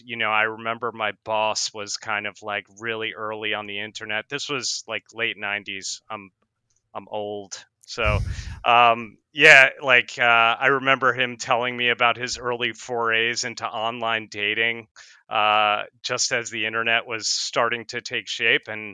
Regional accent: White Plains, New York, United States; now in Sydney, Australia; Yeah, I was born in New York City, raised in the suburbs of New York in a place called White Plains, and live in Sydney at the moment by the beach in Coogee.

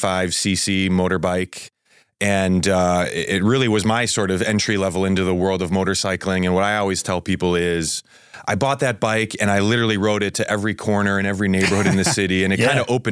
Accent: Glenview, Illinois, United States; But like you said, I'm originally from Glenview.

